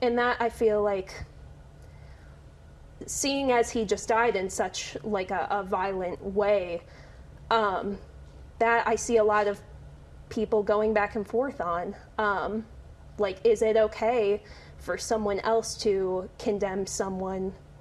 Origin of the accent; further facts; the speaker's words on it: United States; not just like as a student journalist, but as an American in general.